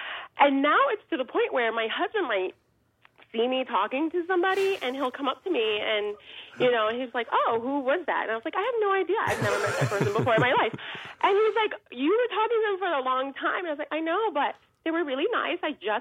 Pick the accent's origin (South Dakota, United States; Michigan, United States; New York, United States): New York, United States; New York City; I grew up in New York City, and so I rode public transportation a lot and walking in the street.